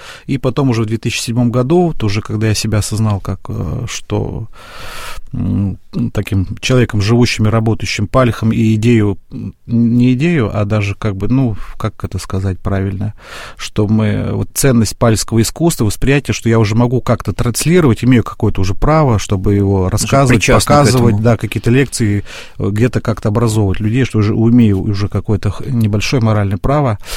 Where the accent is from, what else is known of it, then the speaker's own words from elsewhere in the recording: Izhevsk, Udmurtia, Russia; подать заявку у себя на родине в городе Ижевске